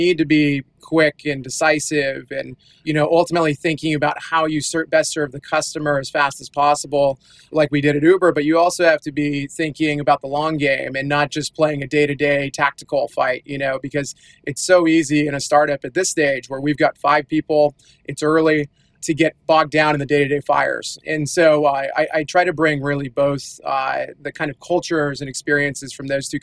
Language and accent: English; Seattle, Washington, United States; My background, I'm from Seattle, grew up here, been here my entire life, more or less.